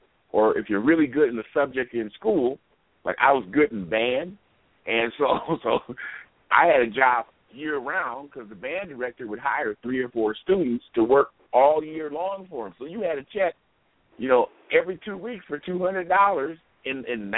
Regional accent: Minneapolis, Minnesota, United States; I grew up in South Minneapolis, and I know the Neighborhood Youth Corps.

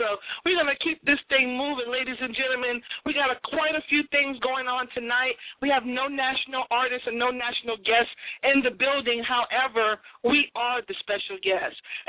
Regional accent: Boston, Massachusetts, United States; That's near and dear because it's so, so close to my hometown. I'm from Boston, Massachusetts, for those that don't know.

